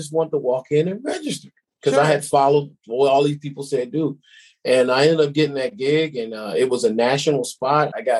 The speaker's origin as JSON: {"language": "English", "town": "Detroit", "region": "Michigan", "country": "United States", "said": "I said, I'm from Detroit, Michigan."}